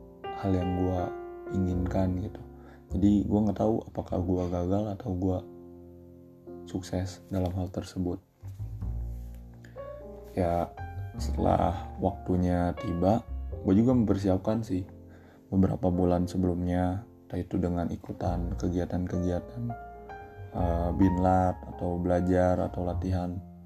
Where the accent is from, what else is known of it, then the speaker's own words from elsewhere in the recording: Cianjur, West Java, Indonesia; born there; gue lahir di Cianjur tapi akte gue di Jakarta. Maksudnya di situ ditulisnya lahir di Jakarta.